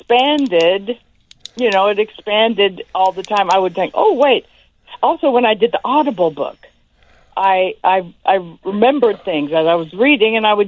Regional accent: Hollywood, California, United States; And I just told my story of growing up in Hollywood on the Sunset Strip

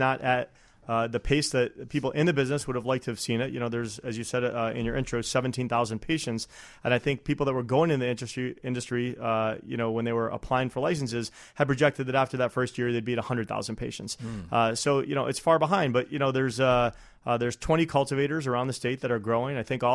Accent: Colorado, United States; there are a couple lawsuits right now from neighboring states of Colorado where I'm from Nebraska and Oklahoma

